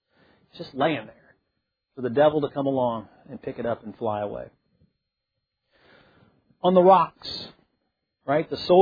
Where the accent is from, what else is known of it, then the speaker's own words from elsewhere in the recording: Indiana, United States; I grew up in Indiana. So growing up in Indiana, I have a lot of experience with gardens.